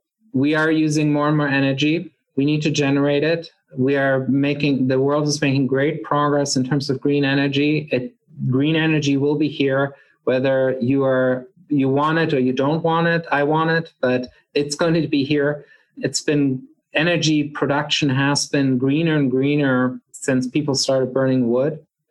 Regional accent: Germany; I'm originally from Germany

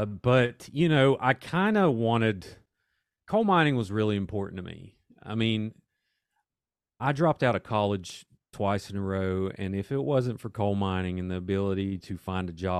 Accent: Welch, West Virginia, United States; also born or lived in Ashland, Kentucky; So I grew up, I was born in Ashland, Kentucky. And then after my parents got divorced, we moved to Welch, West Virginia in fifth grade. So I grew up there my whole life, and went to Mount View High School

